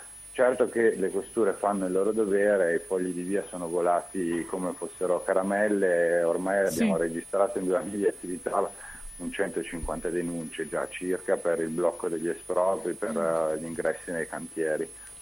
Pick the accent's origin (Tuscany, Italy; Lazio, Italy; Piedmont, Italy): Piedmont, Italy; Turin; now in Genoa, Italy; anche prima che io arrivassi a Genova, perché io sono torinese